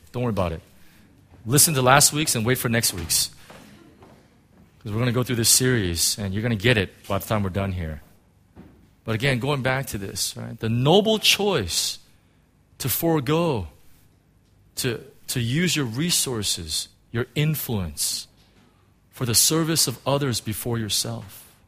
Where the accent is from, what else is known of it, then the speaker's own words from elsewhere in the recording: United States; You know, I'm an American, and so, you know, I can criticize my country, right?